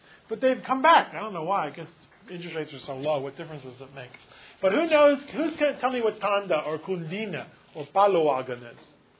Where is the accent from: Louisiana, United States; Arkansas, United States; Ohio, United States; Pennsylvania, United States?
Pennsylvania, United States; Philadelphia; I grew up in Philadelphia, okay?